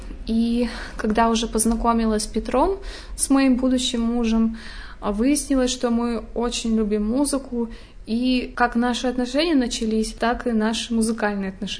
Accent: Shadrinsk, Kurgan Oblast, Russia; В 6 лет меня родители отвели в студию эстрадного вокала города Шадринска. Это мой родной городок в Курганской области.

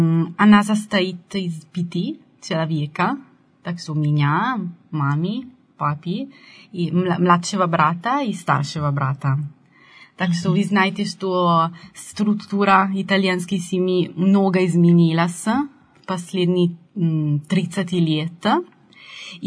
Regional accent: Lovere, Lombardy, Italy; Russian is a second language; Мой родной город, это не Бергамо, а Ловере. Это очень маленький город, который находится в северной Италии, в регионе Ломбардии, который это самый многолюдный и промышленный регион в Италии.

